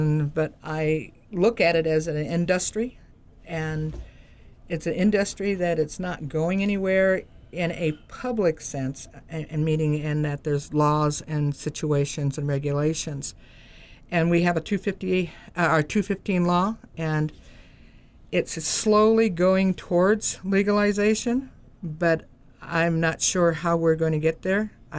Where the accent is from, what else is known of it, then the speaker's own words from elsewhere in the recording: California, United States; I born and raised in the First District, lived most of my life at Table Bluff Reservation or out at the old reservation at Table Bluff. I went to Lolita Elementary School, Fortuna High School, moved to San Francisco